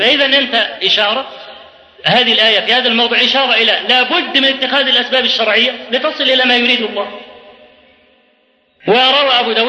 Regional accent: Kafr El Sheikh Governorate, Egypt; وبندور في البلد عندنا في كفر الشيخ على مكان للمسجد

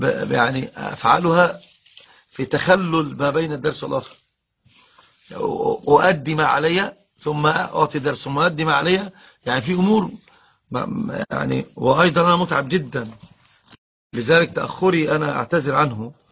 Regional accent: Egypt; والصعيد عندنا في مصر أكثر الناس يفعلون هذا الباب

